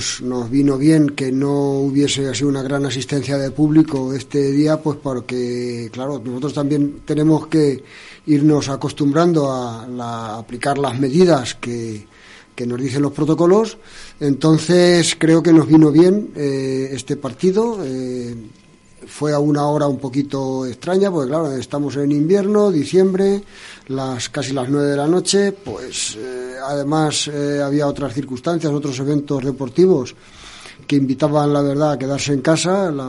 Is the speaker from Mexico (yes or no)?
no; Spain; Los dos somos españoles